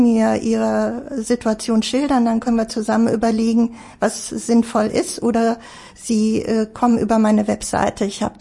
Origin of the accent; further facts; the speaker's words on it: Germany; hoffe doch sehr, dass man das nicht merkt, weil ich bin hier geboren und hier aufgewachsen, ich bin Deutsche.